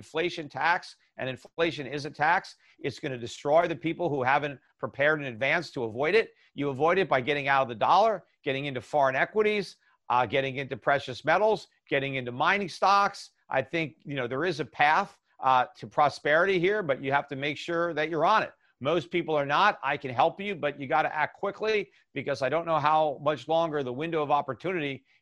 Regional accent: United States; It makes me sad as an American to see, you know, what we've done to our country

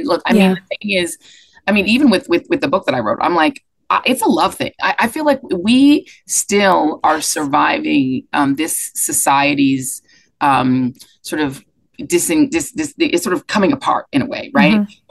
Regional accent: the West, United States; I'm from the West. Most of the people who do this are from New York and DC. You know, I'm from a part of the country people don't really talk about, you know, the out West

